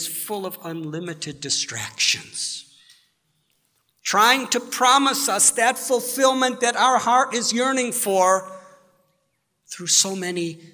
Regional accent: United States; I was a teenager when I began this journey. I was brought up in the United States of America.

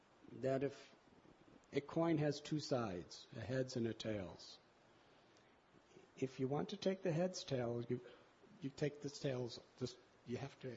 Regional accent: United States; moved away as an adult; now in India; I was brought up in the United States. I came to India in 1970 when I was 19, and I considered this is my real home, so I've been mostly here since that time.

